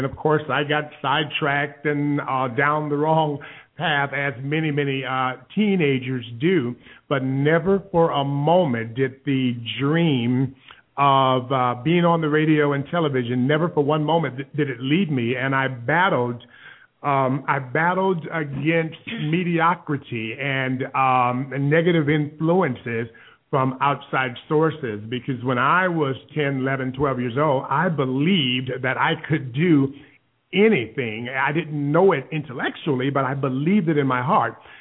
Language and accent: English; Milwaukee, Wisconsin, United States; I am originally from Wisconsin. I was born and spent most of my early life in Milwaukee, Wisconsin. I am the youngest of five siblings